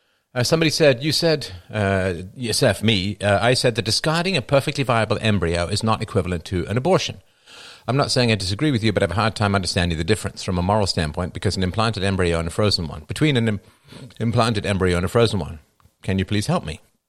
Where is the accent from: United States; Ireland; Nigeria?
Ireland; born there; Well, I was born in Ireland, and Ireland has fallen.